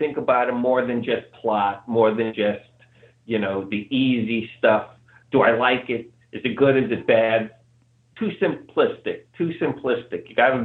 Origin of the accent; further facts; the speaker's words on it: Bronx, New York, United States; I grew up in the Bronx with a lot of friends. Very, you know, the Bronx was not a place for weakness.